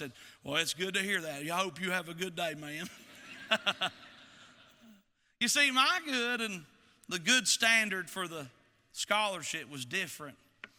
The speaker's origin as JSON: {"language": "English", "town": "Chilhowie", "region": "Virginia", "country": "United States", "tie": "born or raised there", "said": "I grew up in Chilhowee, Virginia, and we're country, and I'm a country bumpkin, and how many of you think I've got an accent?"}